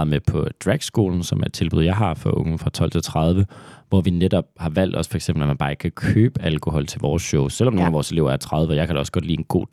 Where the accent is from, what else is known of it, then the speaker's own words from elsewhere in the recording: Aalborg, North Denmark Region, Denmark; til Aalborg, hvor jeg er fra, så er der meget færre tilbud.